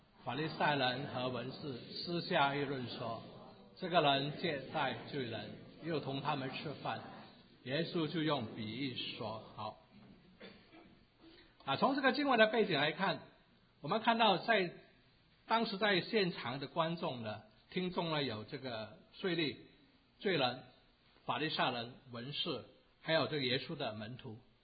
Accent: Canada; 那也发生在我们的加拿大。我不知道大家还记不记得在几年前我们加拿大人呢引以为荣的

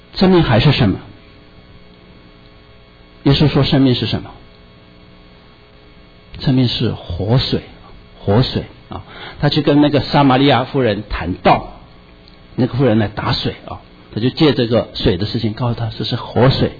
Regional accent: China; 我们中国人非常讲究吃啊

